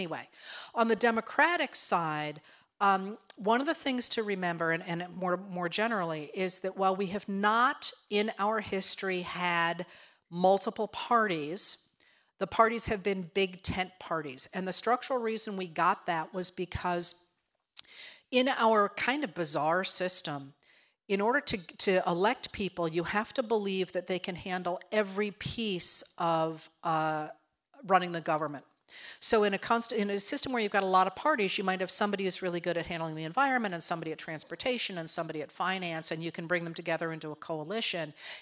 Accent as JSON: {"language": "English", "region": "Maine", "country": "United States", "said": "which has worked very well in my home state of Maine."}